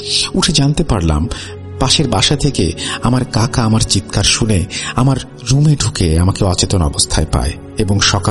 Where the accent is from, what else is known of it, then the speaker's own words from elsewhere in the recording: Bangladesh; now in Saudi Arabia; আমি বাংলাদেশ ছেড়ে সৌদি আরবে চলে আসলাম। মনে মনে ভাবছিলাম, এই বুঝি সবকিছু আমি পেছনে ছেড়ে এসেছি।